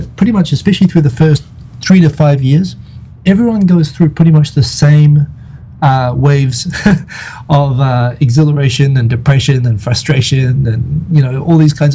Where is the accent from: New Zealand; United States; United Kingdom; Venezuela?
New Zealand; born or raised there; also born or lived in Singapore